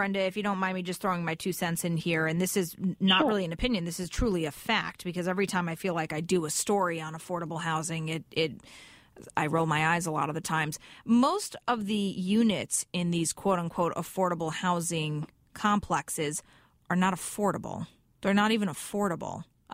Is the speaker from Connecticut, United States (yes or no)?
yes; Fairfield, Connecticut, United States; I grew up in Fairfield. I was blessed to live in Fairfield, Connecticut.